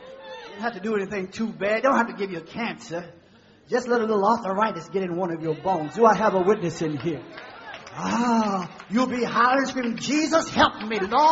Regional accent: United States; but when I can talk, I'm American.

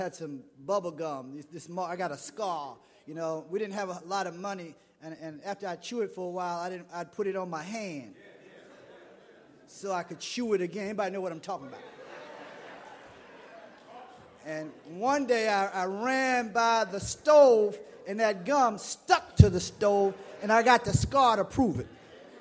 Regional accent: South Carolina, United States; I remember as a boy growing up in South Carolina, my grandfather was a sharecropper.

